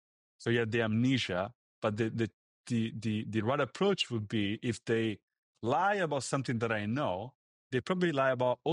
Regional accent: Italy; also born or lived in United Kingdom; now in United States; So I used to live in the UK and I'm from Italy.

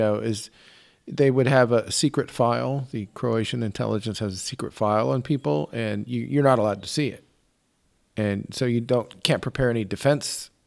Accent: Florida, United States; moved away as an adult; I'm from the United States, from Florida. I've been coming over here since August when the border opened.

